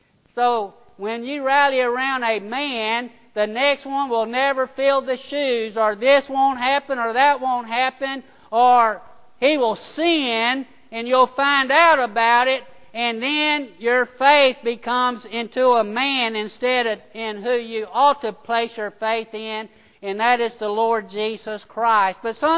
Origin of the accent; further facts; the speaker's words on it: United States; And I'm an American, I'm a patriot